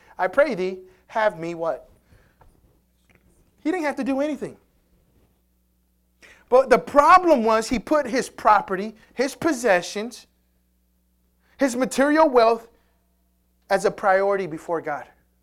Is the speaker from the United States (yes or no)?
yes; Houston, Texas, United States; I'm from Houston, amen.